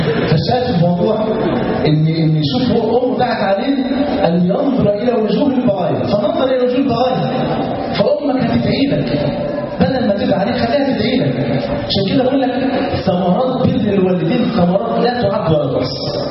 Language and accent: Arabic; Egypt; في ظل النظام السابق عندنا في مصر